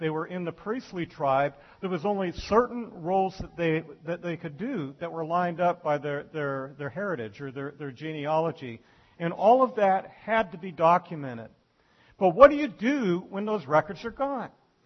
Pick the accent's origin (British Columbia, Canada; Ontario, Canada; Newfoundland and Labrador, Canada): Ontario, Canada; Toronto; In fact, my side is just pure English. What can I say? I'm from Toronto, Canada. My parents are from there. Everyone else is from England.